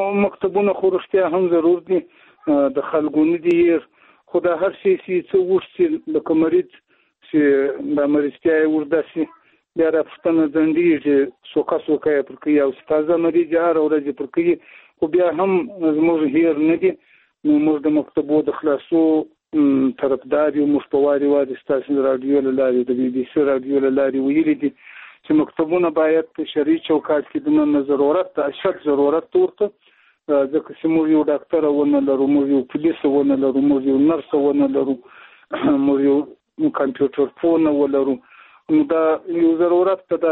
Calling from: Zabul, Afghanistan; توخیم د زابل ولایت شاجیل ولسوالۍ سره په اړیکه کیم

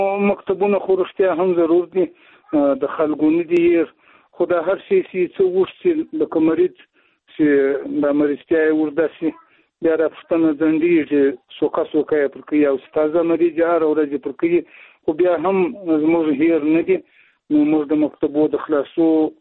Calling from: Shajoy, Zabul, Afghanistan; د زابل ولایت شاجیل ولسوالۍ سره په اړیکه کیم

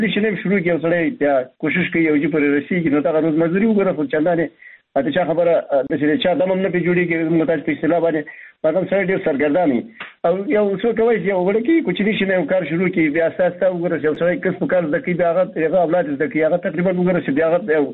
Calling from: Baghlan, Afghanistan; بغلان مې تماس نیولې مخترمه

